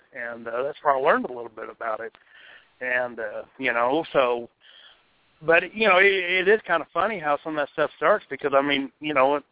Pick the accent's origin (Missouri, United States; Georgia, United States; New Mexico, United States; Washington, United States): New Mexico, United States; You know, I grew up in New Mexico. And, so I grew up with lots of Mexican food.